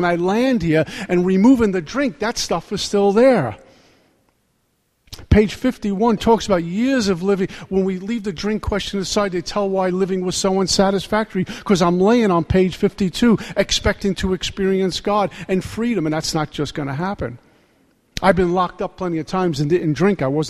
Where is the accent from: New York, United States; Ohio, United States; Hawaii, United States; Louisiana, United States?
New York, United States; Brooklyn; I was 14 years old. I grew up in Brooklyn.